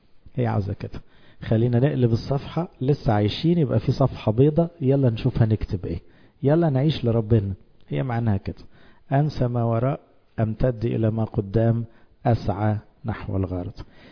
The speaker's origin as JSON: {"language": "Arabic", "country": "Egypt", "said": "عندنا في مصر سيستم مش حلو، هو المعاشات"}